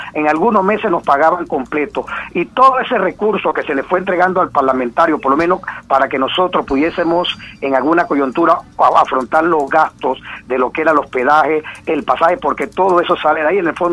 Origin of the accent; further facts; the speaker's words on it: Panama; siendo panameño